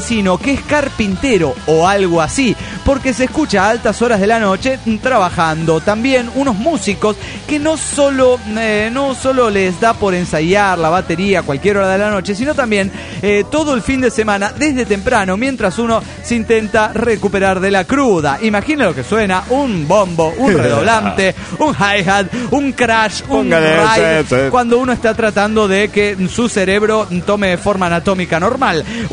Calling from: Bahía Blanca, Buenos Aires Province, Argentina; de Bahía Blanca, Argentina.

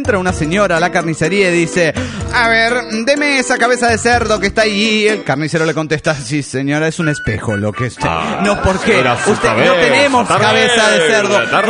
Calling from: Bahía Blanca, Buenos Aires Province, Argentina; de Bahía Blanca … Argentina.

